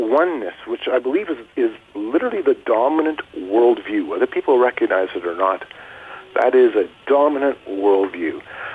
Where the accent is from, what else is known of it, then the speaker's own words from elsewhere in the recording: Canada; I'm like, hi, I'm from Canada.